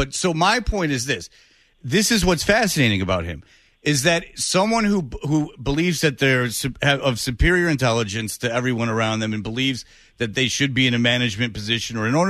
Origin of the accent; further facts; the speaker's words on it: Detroit, Michigan, United States; All right. See, I grew up in Detroit.